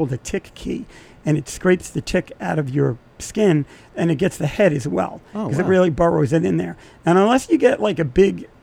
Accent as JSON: {"language": "English", "town": "Sag Harbor", "region": "New York", "country": "United States", "tie": "born or raised there", "also_born_or_lived": "Boston", "said": "I grew up in Sag Harbor. I lived in Boston. We met, worked for this company, and then eventually we moved back to Sag Harbor."}